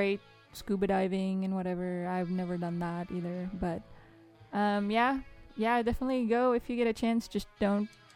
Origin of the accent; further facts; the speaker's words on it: Baguio, Benguet, Philippines; I'm from Baguio City, which is...